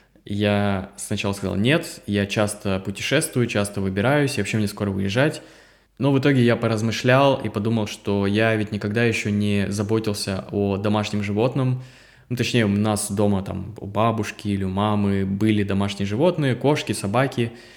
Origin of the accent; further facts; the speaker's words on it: Novosibirsk, Novosibirsk Oblast, Russia; Я вообще из Сибири, из Новосибирска. У нас снег полгода, и мне этого хватило.